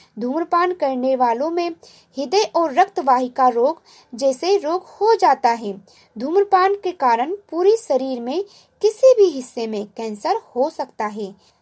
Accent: Gonda, Uttar Pradesh, India; और मैं गोंडा जिले से हूँ।

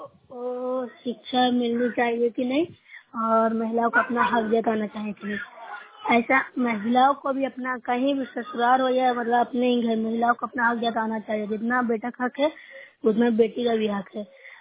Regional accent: Bihar, India; मैं Nusra block से हूँ, जिला नालंदा की निवासी हूँ।

